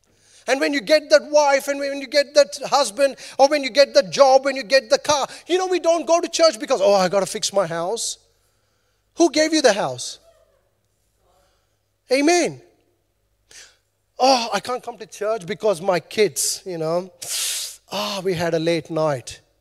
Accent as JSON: {"language": "English", "country": "New Zealand", "said": "Because I'm Kiwi, you have to say please and thank you after every sentence."}